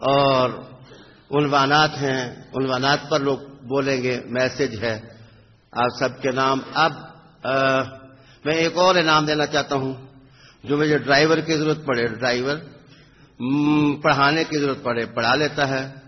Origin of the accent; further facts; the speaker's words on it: Thandiani, Khyber Pakhtunkhwa, Pakistan; تو میں سید زادہ ٹھڈیانی کا رہنے والا، ٹھنڈی سرزمین کا لیکن گرم سید،